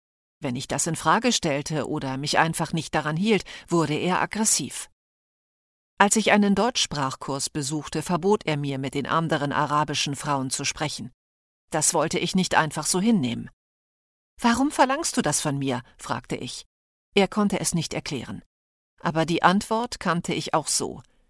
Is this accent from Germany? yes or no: no; Algeria; Ich bin in Algerien mit mehreren Geschwistern aufgewachsen, einige älter, einige jünger als ich.